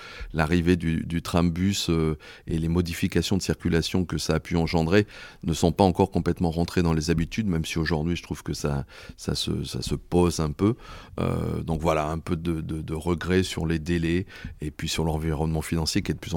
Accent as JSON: {"language": "French", "town": "Cournon", "region": "Auvergne-Rhône-Alpes", "country": "France", "tie": "born or raised there", "said": "je suis maire de Cournon depuis 2020. J'habite dans cette ville depuis 1970. J'y ai fait ma scolarité, j'y ai enseigné."}